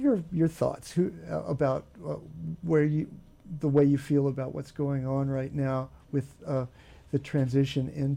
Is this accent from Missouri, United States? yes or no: no; Kentucky, United States; I'm sorry, I'm from Kentucky. That's why I keep saying you all.